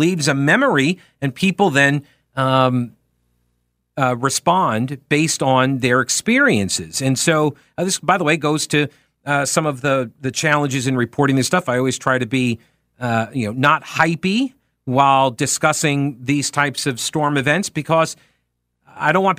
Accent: New York, United States; I grew up in New York. We did not have a lot of hurricanes, except for the one, Hurricane Gloria, that came through.

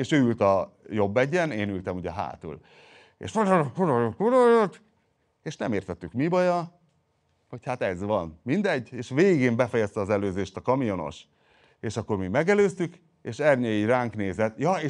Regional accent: Szombathely, Vas, Hungary; Mint híres szombathelyi voltam a Partizánban.

